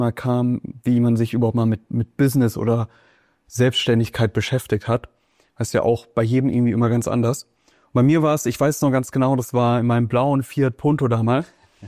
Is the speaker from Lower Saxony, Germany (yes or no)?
no; Kassel, Hesse, Germany; also born or lived in Weilburg; Und deswegen bin ich dann von Weilburg nach Kassel gezogen wieder. Weil sie hat hier in der Nähe gewohnt, weil ich hier in der Nähe aufgewachsen bin.